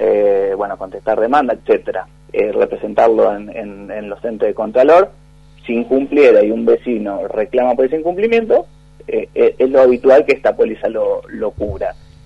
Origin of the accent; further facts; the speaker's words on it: Argentina; Somos todos argentinos los que estamos acá conversando